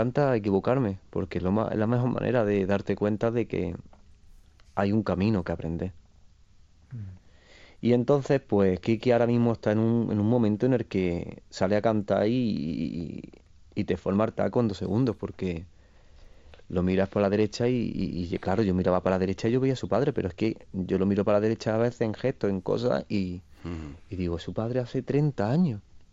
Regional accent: Granada, Andalusia, Spain; las personas de mi tierra, de Granada y todo eso

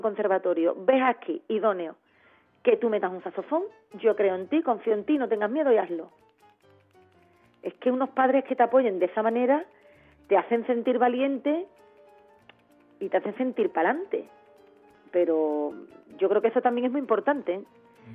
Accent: Jerez de la Frontera, Andalusia, Spain; Yo, afortunadamente, me crié en Jerez de la Frontera

